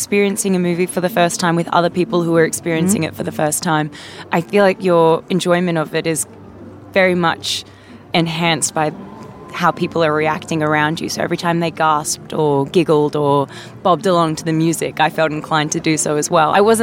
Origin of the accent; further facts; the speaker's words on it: Australia; I come from Australia.